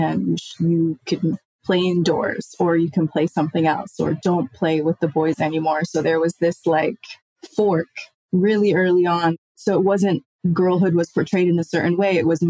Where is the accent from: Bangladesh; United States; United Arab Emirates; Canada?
Canada; Winnipeg, Manitoba; also born or lived in Libya; No, I grew up in Winnipeg and also I was born in Libya. So I lived there until I was 6.